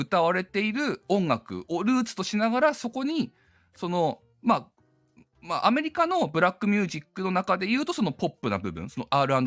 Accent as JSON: {"language": "Japanese", "region": "Fukushima", "country": "Japan", "said": "僕田舎の出身なんですね。福島、東北の出身なんですけど。"}